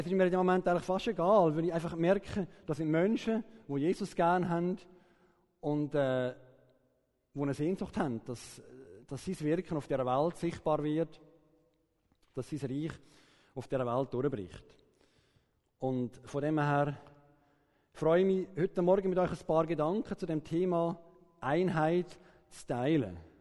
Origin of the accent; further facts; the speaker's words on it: Aarau, Aargau, Switzerland; Aber aufgewachsen bin ich ursprünglich im Kanton Aargau, zu Aarau.